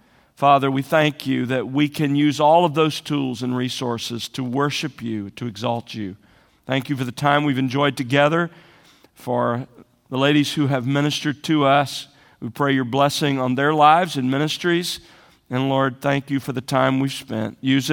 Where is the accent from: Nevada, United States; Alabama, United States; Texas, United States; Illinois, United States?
Alabama, United States; I was raised in South Alabama, and we shelled bushels of purple hull peas.